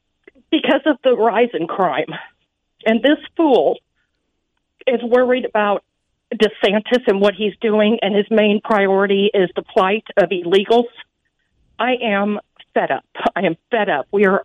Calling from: San Antonio, Texas, United States; I live in San Antonio, Texas, Bexar County, with Sheriff Salazar.

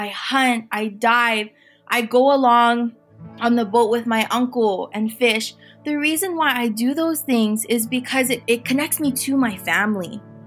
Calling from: Hawaii, United States; My pronouns are she, her, and hers, and I'm tuning in from the Big Island of Hawaii.

